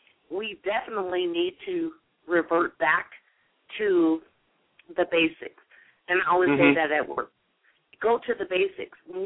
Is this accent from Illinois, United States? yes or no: no; Texas, United States; because when I grew up, there was a family, and I grew up in Texas